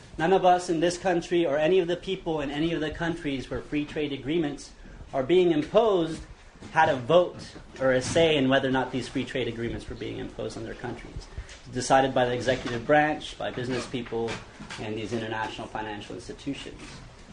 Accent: Austin, Texas, United States; I'm from Austin, Texas

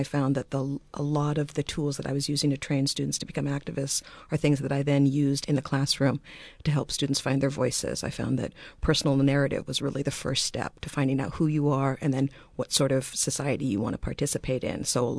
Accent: Washington, United States; I grew up in rural Washington State in the Southeast. My father is Nigerian and was a graduate student just visiting America.

